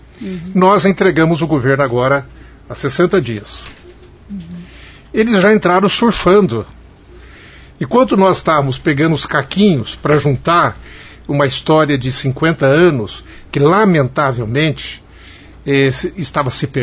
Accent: Maringá, Paraná, Brazil; Nós que somos aqui de Maringá, Maringá é o maior centro urbano do Vale do Rio Paraná.

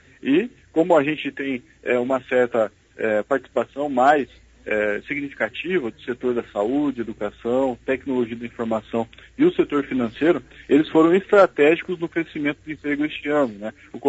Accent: Brazil; Mas, como brasileiros, somos muito resilientes

